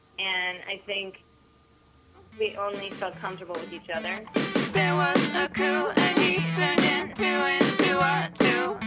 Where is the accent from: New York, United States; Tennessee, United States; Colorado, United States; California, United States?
California, United States; Los Angeles; Well, we're from the Valley of Los Angeles.